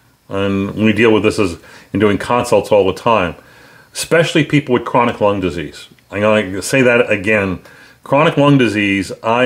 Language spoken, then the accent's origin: English; Dallas, Texas, United States; from Dallas, Texas.